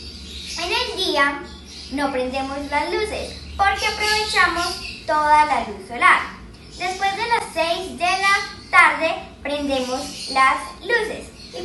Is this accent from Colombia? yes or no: yes; Cartago, Valle del Cauca, Colombia; tengo 10 años, soy de Cartago Valle y estudio en Institución Educativa María Auxiliadora.